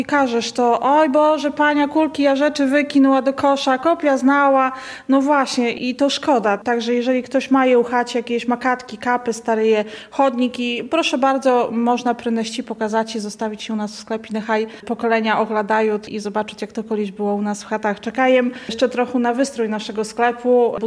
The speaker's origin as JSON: {"language": "Polish", "region": "Podlaskie Voivodeship", "country": "Poland", "said": "Się ta tradycja jest taka ja nasza, ale bardzo zaniedbana tutaj u nas na Podlasiu."}